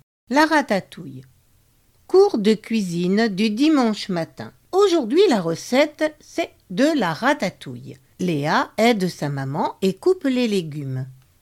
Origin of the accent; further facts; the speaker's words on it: Saint-Amand-les-Eaux, Hauts-de-France, France; born there; also born or lived in Annecy; j'ai rendu hommage à ma ville natale, hein, Saint-Amand-les-Eaux